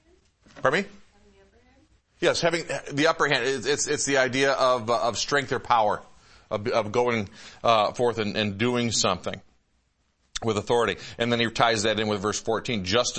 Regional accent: Michigan, United States; I grew up in Michigan, where if you stood on the roof of your house, you could see the buildings in downtown Detroit 30 miles away.

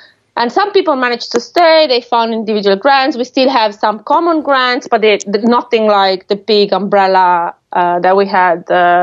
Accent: Padua, Veneto, Italy; English is a second language; so I grew up in Padova, which is a city in the northeast of Italy.

